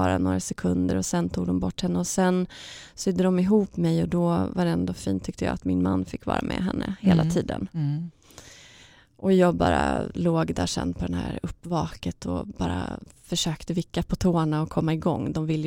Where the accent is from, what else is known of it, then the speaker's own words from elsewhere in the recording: Västerås, Västmanland County, Sweden; Ja, och sen fick vi flytta från Uppsala till Västerås där vi är ifrån